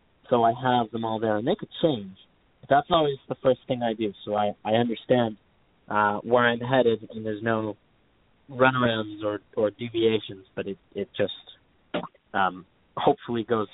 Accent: Toronto, Ontario, Canada; I'm from Toronto, Canada. I'm 19 years old.

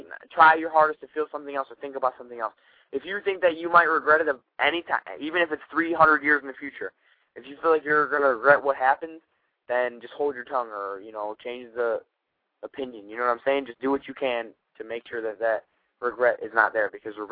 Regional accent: Ohio, United States; now in Texas, United States; Well, I'm from Ohio, so like the amazing weather is just, it's just beyond me.

